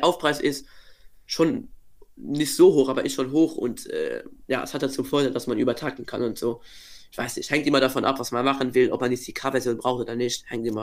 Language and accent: German; Luxembourg; also ich komme aus Luxemburg, der luxemburgische